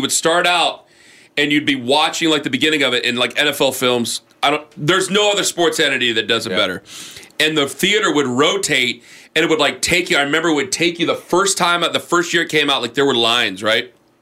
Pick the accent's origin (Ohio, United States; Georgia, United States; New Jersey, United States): Ohio, United States; Canton; when I was just a kid, growing up in Canton, Ohio, technically Perry Township, you know.